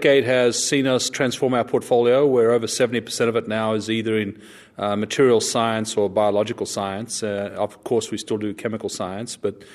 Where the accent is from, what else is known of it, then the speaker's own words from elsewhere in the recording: Australia; I'm from Australia, so you're on the right side of the nation, at least.